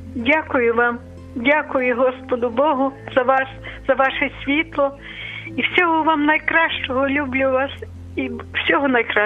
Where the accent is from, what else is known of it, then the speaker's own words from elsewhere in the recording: Lviv, Lviv Oblast, Ukraine; Я зі Львова